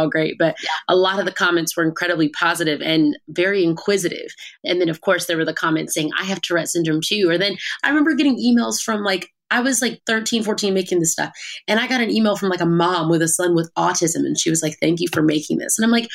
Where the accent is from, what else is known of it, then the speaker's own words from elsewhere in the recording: Southern United States, United States; I grew up in the South and I'm Black and I'm really proud to be, you know, who I am, and I'm proud of my family and our culture.